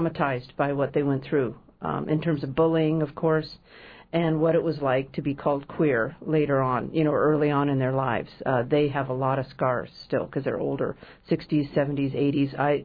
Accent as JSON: {"language": "English", "town": "Oakland", "region": "California", "country": "United States", "tie": "born or raised there", "said": "I'm a native San Francisco Bay Area, and I'm from Oakland"}